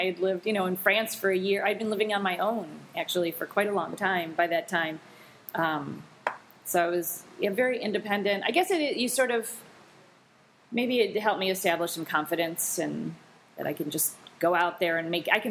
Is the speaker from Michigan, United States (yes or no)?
yes; Detroit, Michigan, United States; I grew up in, near Detroit, Michigan. That's where I grew up and then lived there for a while. And then I moved around.